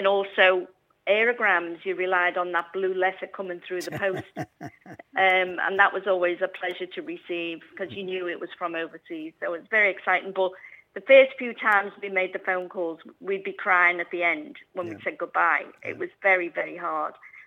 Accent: Liverpool, North West England, United Kingdom; moved away as an adult; I'm so proud that I come from Liverpool, because it's just the best city.

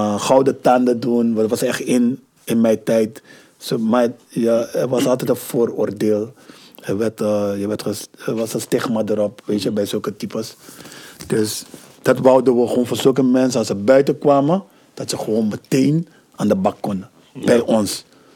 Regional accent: Amsterdam, North Holland, Netherlands; En ik ben van Hop Tillen. Ik ben daar opgegroeid.

